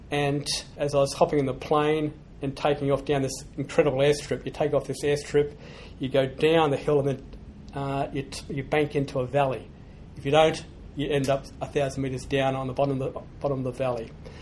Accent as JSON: {"language": "English", "region": "Queensland", "country": "Australia", "tie": "born or raised there", "said": "I grew up in Queensland, so I'm a proud Queenslander."}